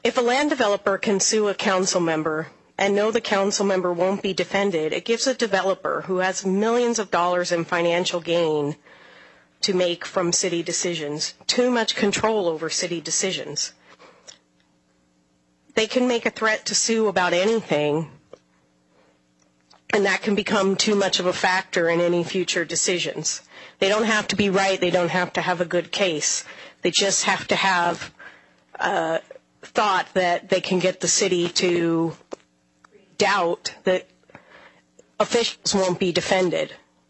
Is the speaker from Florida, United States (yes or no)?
no; Black Diamond, Washington, United States; also born or lived in Bellevue; I'm from Bellevue, and I grew up in Black Diamond